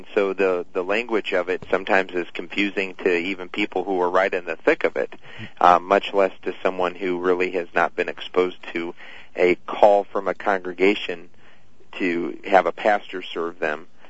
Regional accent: Edwardsville, Illinois, United States; came in to my hometown in Edwardsville

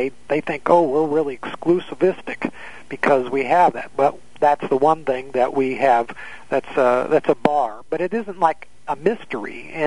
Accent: the West, United States; I grew up in the West, and I had some good friends in high school that were Mormon

